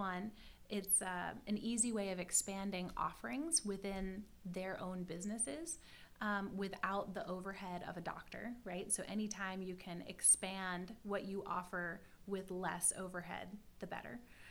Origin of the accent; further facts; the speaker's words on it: Vermont, United States; So the easier answer to that question is that I come from Vermont, which is one of the most liberal states nation, right?